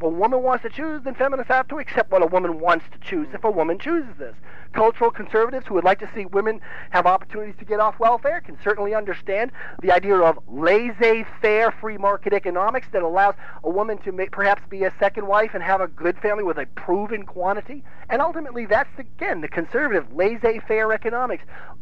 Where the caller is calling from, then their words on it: Old Orchard Beach, Maine, United States; but I'm calling from Old Orchard Beach, Maine.